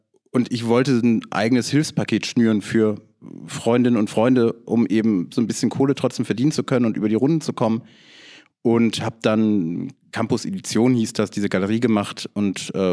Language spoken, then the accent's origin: German; Lower Saxony, Germany; tatsächlich bin ich aufgewachsen in Niedersachsen und meine Großeltern haben in Schleswig-Holstein gelebt. Mein Opa konnte auch nur platt.